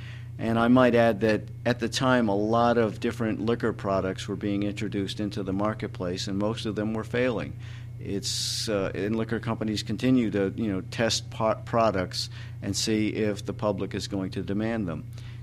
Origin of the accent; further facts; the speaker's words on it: Connecticut, United States; When I was in art school growing up in Connecticut, there were some pirate artists that I was exposed to in art school and just before.